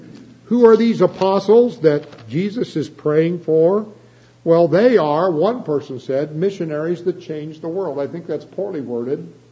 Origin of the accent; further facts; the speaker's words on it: Chillicothe, Ohio, United States; I grew up in Chillicothe